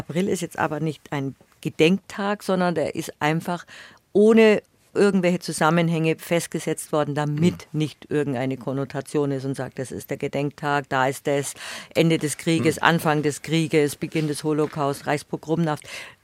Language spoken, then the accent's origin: German; Munich, Bavaria, Germany; So lebe ich als Jude in Bayern, als Münchner.